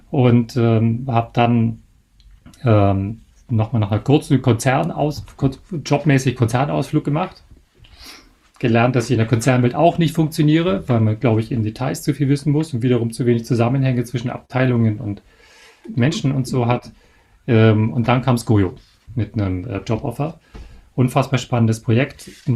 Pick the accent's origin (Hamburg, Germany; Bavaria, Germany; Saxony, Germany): Bavaria, Germany; ich komme ja aus Bayern